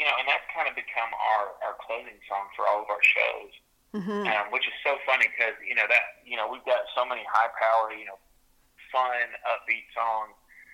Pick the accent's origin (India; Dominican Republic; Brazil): Dominican Republic; growing up in the Dominican, learning to speak Spanish early on, that song has always kind of been part of my life since I was a little kid.